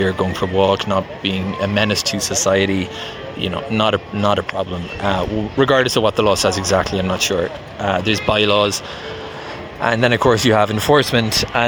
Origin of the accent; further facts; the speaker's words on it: Cork, Munster, Ireland; Where I grew up in Ireland, Cork, jaywalking is just like how everybody crosses the street.